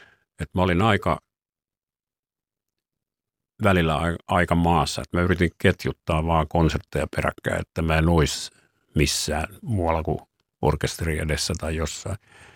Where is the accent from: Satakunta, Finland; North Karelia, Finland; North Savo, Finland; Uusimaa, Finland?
North Savo, Finland; Kuopio; now in Kuopio, Finland; minä olin kuopiolainen